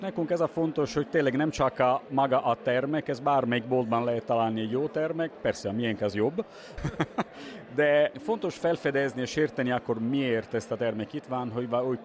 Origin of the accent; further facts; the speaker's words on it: Italy; Hungarian is a second language; Én vagyok kisebbségben, mert az egyetlen olasz vagyok